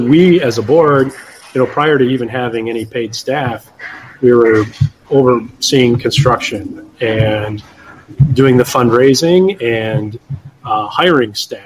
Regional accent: Toledo, Ohio, United States; I actually grew up in a neighborhood of Toledo called Point Place, and our street dead-ended into Lake Erie.

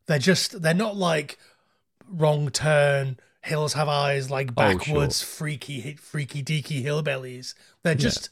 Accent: United Kingdom; because we're British and we end of Clockwork Orange forced to watch Shane Meadows films

